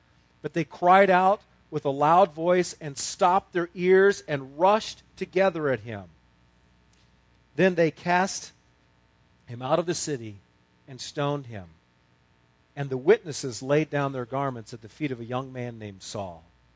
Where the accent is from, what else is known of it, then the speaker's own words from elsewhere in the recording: United States; This, you know, I am an American. I am a patriot.